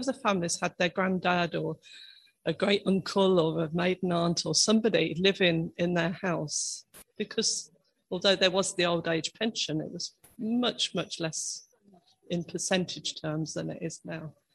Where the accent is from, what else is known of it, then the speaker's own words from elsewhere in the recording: Scaldwell, East Midlands, United Kingdom; I grew up in Scaldwell, which is a little village off the main road behind Brixworth. So between the A508 and the Kettering Road. Very small village in those days. And my dad was a farm labourer.